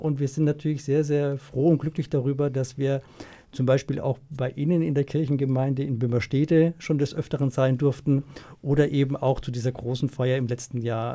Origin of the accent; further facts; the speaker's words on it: Oldenburg, Lower Saxony, Germany; Bei uns in Oldenburg, wir lieben es gerne zu singen.